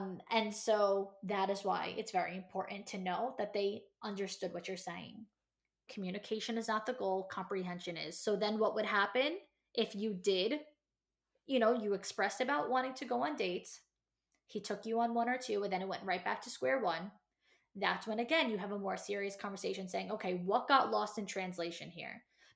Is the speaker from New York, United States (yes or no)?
yes; New York, United States; Let me tell you something, I'm from New York. I've been to Italy.